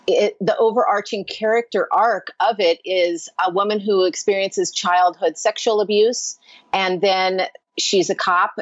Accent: Hawaii, United States; And yes, I look like I'm straight from Ireland, but I actually am the third generation of my family to live and grow up in Hawaii.

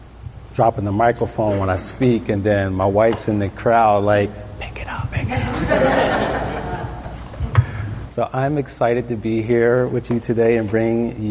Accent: Lancaster, Pennsylvania, United States; now in Maryland, United States; We've been in Maryland 15 months now, actually. We are from Lancaster, PA.

